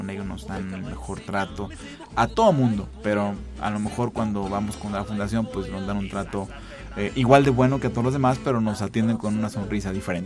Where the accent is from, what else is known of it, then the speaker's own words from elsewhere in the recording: San Luis Potosí, Mexico; yo soy de San Luis, allá vivo.